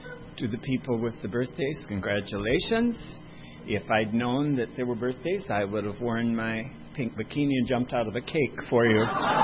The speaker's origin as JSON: {"language": "English", "country": "Ireland", "said": "But I'm, yes, I am Irish."}